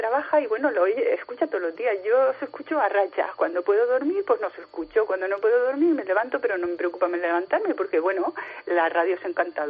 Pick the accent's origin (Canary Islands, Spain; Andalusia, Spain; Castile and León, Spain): Canary Islands, Spain; moved away; soy canaria, pero llevo 32 años aquí y el deje de mi niño se va, hijo, se va.